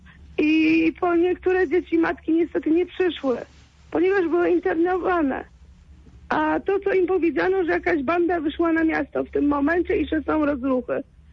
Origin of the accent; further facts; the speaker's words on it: Gniezno, Greater Poland Voivodeship, Poland; Ja nie pochodzę może z Poznania, pochodzę z Gniezna. Jestem rocznik 84